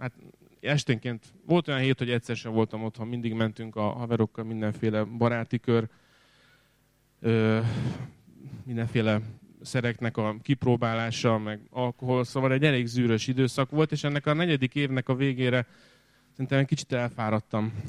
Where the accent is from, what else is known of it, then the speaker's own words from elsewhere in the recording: Kaposvár, Somogy, Hungary; Én Kaposváron születtem, és ott nőttem föl. Alapvetően egy nem hívő, istentelen, vagy ateista családban.